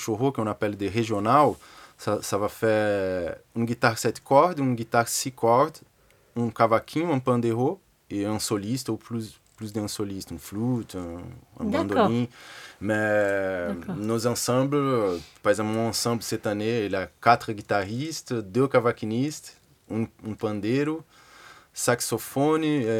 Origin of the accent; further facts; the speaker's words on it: São Paulo, Brazil; French is a second language; now in France; moi, je viens de São Paulo.